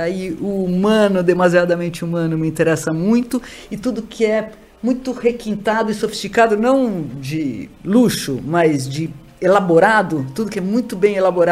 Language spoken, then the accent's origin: Portuguese; Mato Grosso, Brazil; also born or lived in Campinas; a família da minha mãe são de fazendeiros do Mato Grosso. Então, eu passei a infância e a adolescência em fazendas bem rústicas no Mato Grosso.